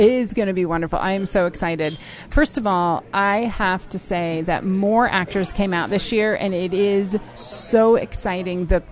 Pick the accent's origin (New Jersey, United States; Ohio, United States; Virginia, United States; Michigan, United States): Virginia, United States; Blacksburg; I am originally from Blacksburg, Virginia. Okay. That's where I grew up.